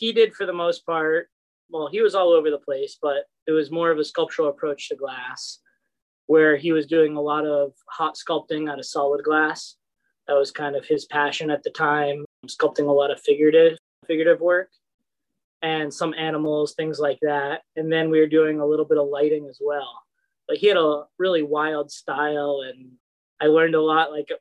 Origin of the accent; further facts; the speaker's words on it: Gloucester, Massachusetts, United States; now in Dracut, United States; I'm originally from Gloucester, Mass, right on the ocean. This is where I grew up, where I consider myself from, where my roots are, where a lot of my friends are still from.